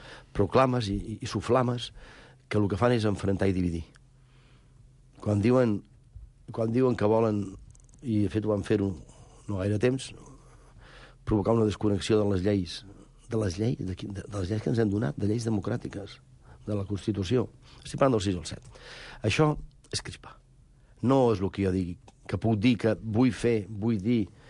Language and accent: Catalan; Catalonia, Spain; Estem a Catalunya i soc català.